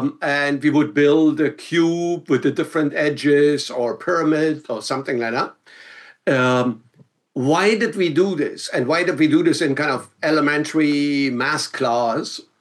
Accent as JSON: {"language": "English", "country": "Germany", "accent": "German", "second_language": "English", "said": "I'm not sure how I would pronounce that with my German accent."}